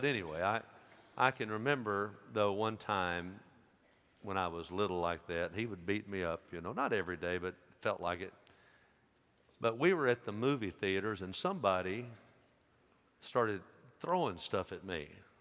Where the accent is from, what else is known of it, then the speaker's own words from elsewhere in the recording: Dyersburg, Tennessee, United States; When I was a kid, growing up in Dyersburg